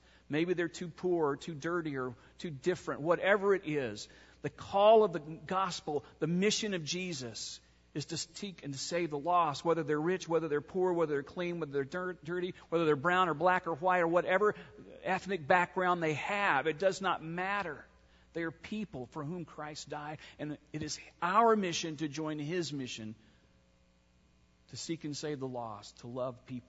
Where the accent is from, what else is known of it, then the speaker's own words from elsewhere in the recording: Atlanta, Georgia, United States; I grew up in Atlanta, as most of you know. I was a teenager during the height of the civil rights movement in Atlanta